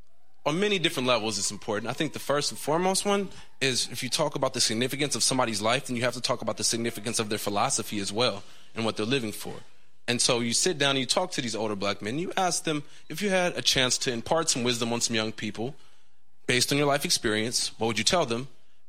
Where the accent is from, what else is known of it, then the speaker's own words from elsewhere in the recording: Oakland, California, United States; When I was a kid growing up in East Oakland, I would go out and do dumb stuff